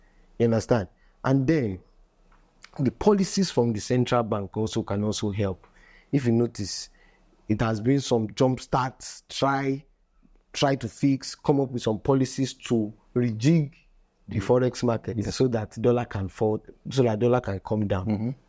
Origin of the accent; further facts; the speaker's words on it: Nigeria; I think as Nigerian people, we should be good people.